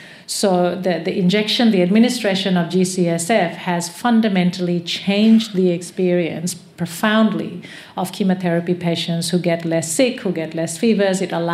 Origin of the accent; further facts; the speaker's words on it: Australia; I'm from Australia.